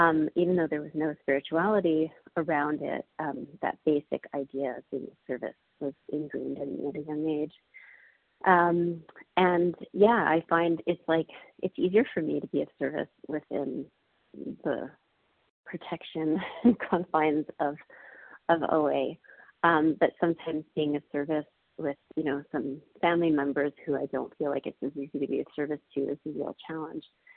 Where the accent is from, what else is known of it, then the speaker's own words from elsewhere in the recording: Israel; recovered compulsive overeater in Israel.